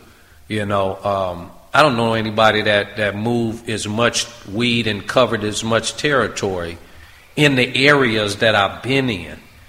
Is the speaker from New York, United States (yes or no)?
no; Compton, California, United States; I grew up in Compton, then moved into Linwood for a while, I was known all over.